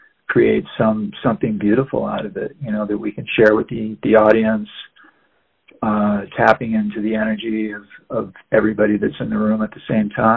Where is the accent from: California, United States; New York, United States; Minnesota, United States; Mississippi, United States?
Minnesota, United States; So I grew up in Minnesota.